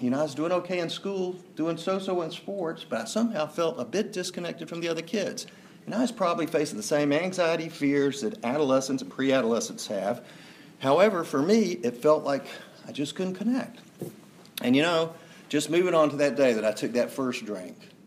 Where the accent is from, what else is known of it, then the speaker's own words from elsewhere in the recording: Atlanta, Georgia, United States; I was born right here in Atlanta. Grew up sort of in this neighborhood, a little bit west of here near Chestain Park.